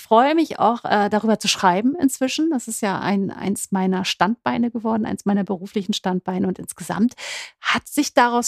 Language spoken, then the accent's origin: German; Flensburg, Schleswig-Holstein, Germany; Ich komme aus Flensburg, das heißt, ich bin irgendwie mit diesem Plop groß geworden, mit dieser ganzen Werner-Geschichte und der braunen Flasche.